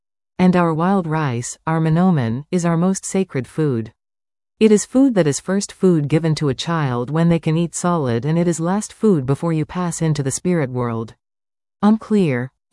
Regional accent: White Earth, Minnesota, United States; I'm telling you I'm from White Earth, up north, from my reservation.

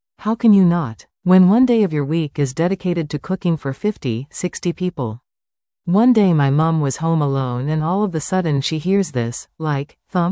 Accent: India; I grew up in India, and when I went to a local store, they knew all about my family.

